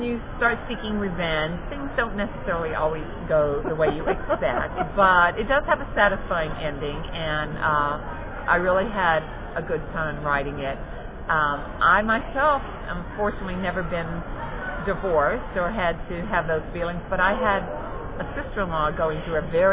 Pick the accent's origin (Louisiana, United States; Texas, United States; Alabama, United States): Louisiana, United States; New Orleans; I am from New Orleans, and it's set in the part of town that we now fondly call the Sliver by the River.